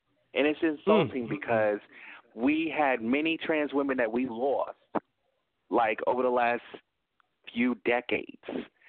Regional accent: Tennessee, United States; Let me tell you, I'm not from Illinois. I'm from Tennessee.

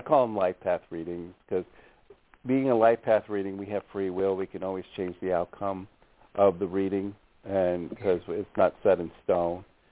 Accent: Long Island, New York, United States; born there; I was born in Long Island.

